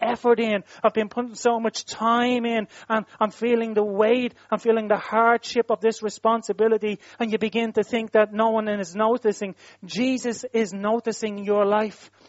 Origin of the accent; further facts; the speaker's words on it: Dublin, Leinster, Ireland; If you're from Dublin, and I'm from Dublin, inner city Dublin.